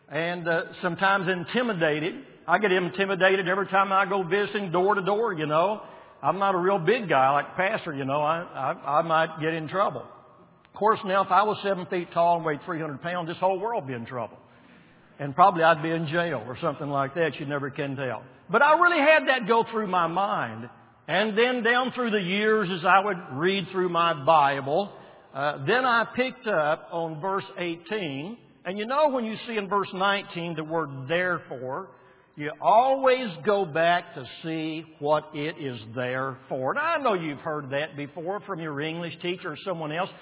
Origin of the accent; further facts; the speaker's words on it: Waco, Texas, United States; born there; Well, I was saved in Arlington, Texas when I was 14 years of age. I was born in Waco during World War II.